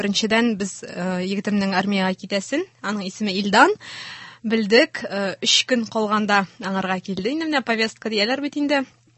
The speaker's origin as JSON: {"language": "Tatar", "town": "Aznakayevo", "region": "Tatarstan", "country": "Russia", "said": "Мин үзем Азнака ягыннан, безнең менә Казанга кадәр ора 300 чакрым чамасы"}